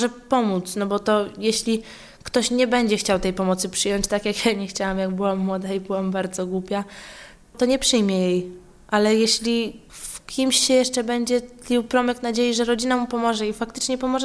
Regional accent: Masovian Voivodeship, Poland; Dojechałam do siebie do domu, a jestem spod Warszawy, więc w sumie kawał drogi.

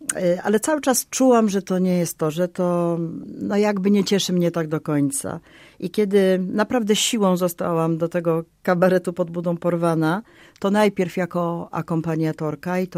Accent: Kielce, Świętokrzyskie Voivodeship, Poland; ja pochodzę z Kielc, chodziłam w tychże Kielcach najpierw do ogniska muzycznego, potem do szkoły muzycznej.

